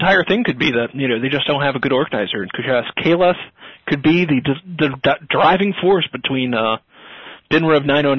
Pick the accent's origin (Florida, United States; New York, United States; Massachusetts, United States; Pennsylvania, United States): Massachusetts, United States; Boston; I'm born and raised in Boston.